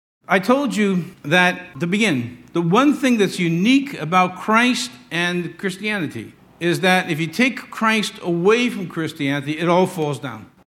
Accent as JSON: {"language": "English", "town": "Yonkers", "region": "New York", "country": "United States", "tie": "born there", "said": "I was born in Yonkers."}